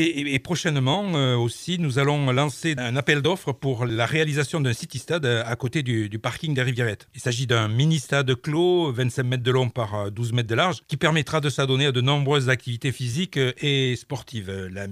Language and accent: French; Villeréal, Nouvelle-Aquitaine, France; also born or lived in Paris; je suis né et j'ai grandi à Villeréal, où ma famille a ses racines. Et après mes études, je suis parti à Paris, où j'ai fait une partie de ma carrière professionnelle comme cadre à EDF.